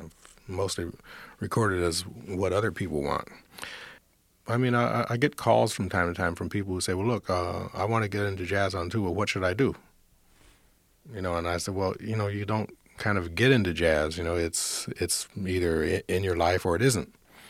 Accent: Ohio, United States; I grew up in Ohio, right? There was nothing on the radio, maybe 2 hours a week of jazz on the radio.

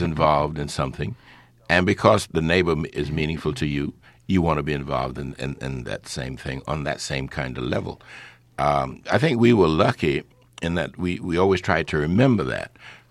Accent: the South, United States; Certainly growing up in the South, you're prepared for segregation and prejudice because it confronts you.

